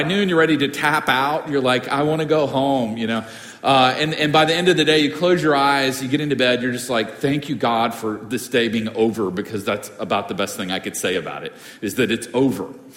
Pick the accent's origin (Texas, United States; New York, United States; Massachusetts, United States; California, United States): Massachusetts, United States; Boston; as Clint said. I'm from Boston, and City on a Hill is a bit like Boston. It's a melting pot